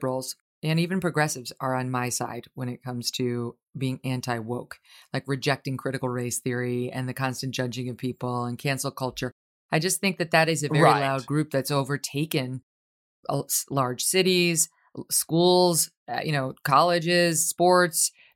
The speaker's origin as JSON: {"language": "English", "town": "Syracuse", "region": "New York", "country": "United States", "also_born_or_lived": "Albany", "said": "I'm from Syracuse. I'm from Albany. I'm from New York City. These are the places I've spent my life."}